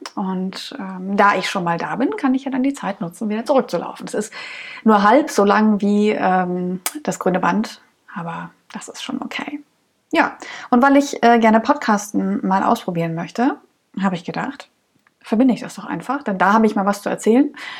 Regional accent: Dresden, Saxony, Germany; born there; now in Cologne, Germany; ich lebe in Köln, komme gebürtig aus Dresden oder aus der Region Dresden.

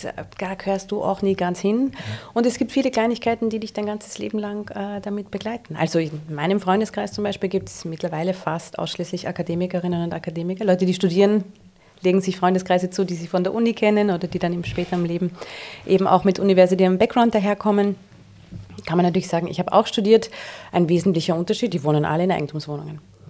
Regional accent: Vienna, Austria; Deshalb hört man meiner Sprache nicht an, wo ich herkomme. Viele Menschen fragen mich, wo bist du denn eigentlich her, weil man auch in der dialektalen Färbung kaum hört, dass ich aus Wien bin. Ich werde auch oft gefragt, ob ich aus Deutschland bin.

